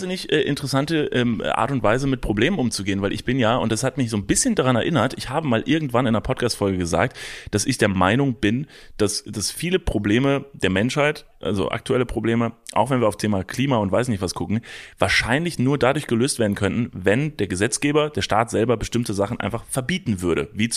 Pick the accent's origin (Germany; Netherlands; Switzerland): Netherlands; German is a second language; ich komme aus den Niederlanden und bei uns in Niederlanden ist alles 15 Euro